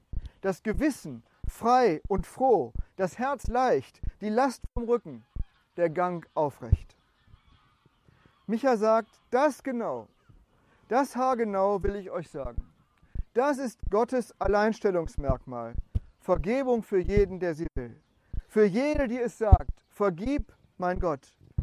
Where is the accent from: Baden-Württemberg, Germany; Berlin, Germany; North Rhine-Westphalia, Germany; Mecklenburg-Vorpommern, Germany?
North Rhine-Westphalia, Germany; Und da bin ich nur als Westfale Experte, weil ich weiß, wie man das richtig sagen muss.